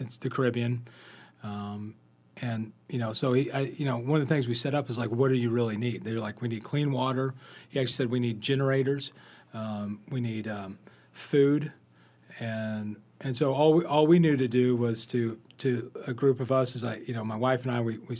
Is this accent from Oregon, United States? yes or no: no; Fort Smith, Arkansas, United States; So I'm from Fort Smith